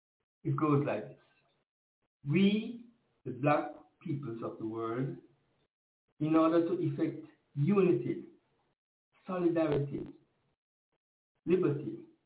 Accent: Jamaica; I was at the gate that night. I was fresh from Jamaica, and the virgins decided that I should hold the gate with another sister.

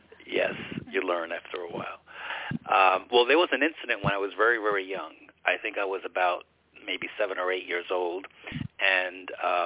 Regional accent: Italy; born there; English is a second language; I was born in Italy, and I really didn't learn how to speak English until I was a little older.

